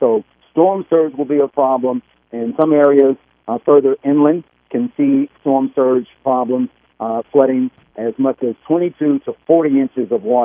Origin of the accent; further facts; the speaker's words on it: Alabama, United States; I'm from Alabama, and we've learned over the years, storms that come up through the Gulf Coast.